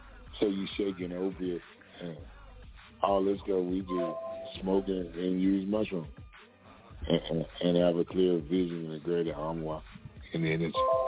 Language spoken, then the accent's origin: English; Kentucky, United States; I'm from Kentucky. Rural America. Country.